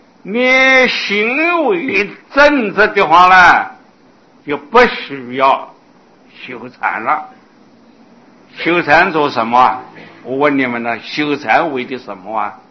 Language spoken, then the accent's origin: Chinese; China; 这个我们中国人呢有一句话说啊，叫做行者口快心要正。